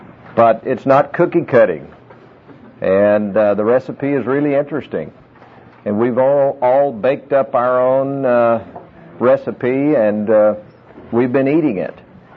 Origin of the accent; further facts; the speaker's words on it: New Mexico, United States; I grew up in New Mexico, and I grew up on a ranch. I didn't have a saddle for my horse until I was 11 years old, and I started riding a horse when I could really walk, about 3 years old.